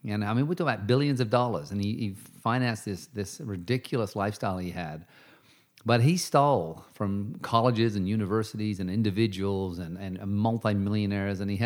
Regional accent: United Kingdom; I can do British accents and I am from Britain as well.

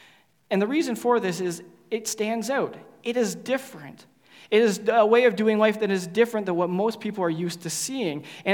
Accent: Canada; But basically, it means that as a Canadian society, well, we don't identify Canadian society doesn't identify with our story as followers of Jesus or as the church like it did at one point in time.

